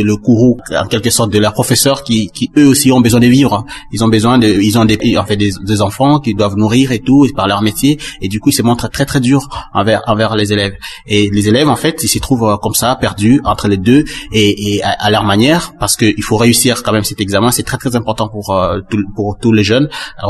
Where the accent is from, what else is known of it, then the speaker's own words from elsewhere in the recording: Kisangani, Tshopo, DR Congo; parce que Kisangani, c'est ma ville natale. C'est la ville où je suis né et grandi.